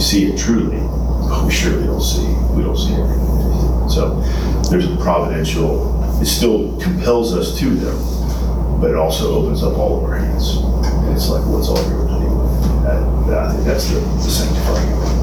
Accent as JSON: {"language": "English", "country": "United States", "said": "I think maybe, it's just me, being an American, I feel like I'm due all the things about God that I should know."}